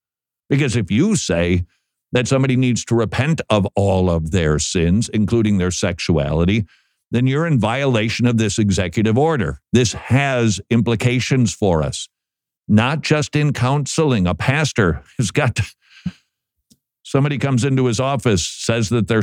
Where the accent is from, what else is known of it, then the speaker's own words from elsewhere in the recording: Minnesota, United States; Look, I'm from Minnesota, mm-hmm. and there's potholes there, but they're fixing them as they go.